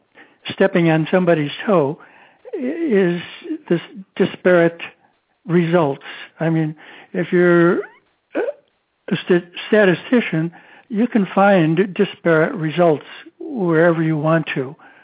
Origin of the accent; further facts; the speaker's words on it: Fulton, Maryland, United States; from Fulton, Maryland, and I'm not a lawyer.